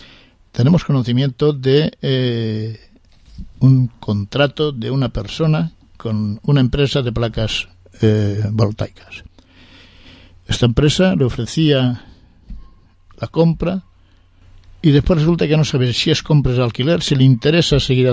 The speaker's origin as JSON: {"language": "Spanish", "town": "Nules", "region": "Valencian Community", "country": "Spain", "said": "tenemos que entrar en este tema porque somos de Nules"}